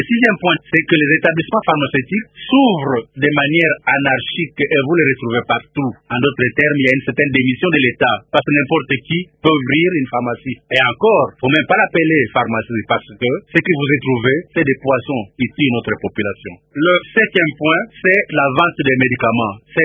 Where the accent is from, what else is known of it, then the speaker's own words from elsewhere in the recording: Lukula, Kongo Central, DR Congo; also born or lived in Lemba / Madimba; Les études primaires ont été faites d'abord là où je suis né, à Lemba dans les Mayombe, et puis après j'ai complété ces études primaire à Lukula, toujours dans les Mayombe, et l'école secondaire à Lukula, au collège César Lelwanga